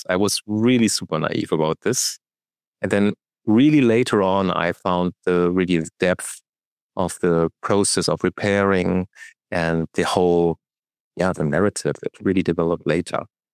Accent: Germany; I was raised up in Germany most of my time. So I was in Germany and, you know, immersed by this German culture.

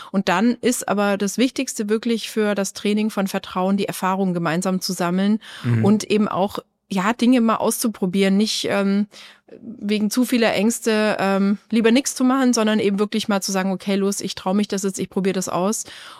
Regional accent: Swabia, Germany; now in Munich, Germany; Ich komme aus Schwaben, wohne in Bayern schon seit dem Studium, habe im Olympischen Dorf gewohnt als Studentin.

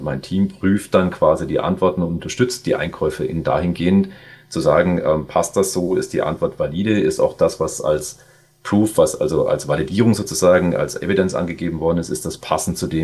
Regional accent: Baden-Württemberg, Germany; Jetzt bin ich gebürtiger Schwabe

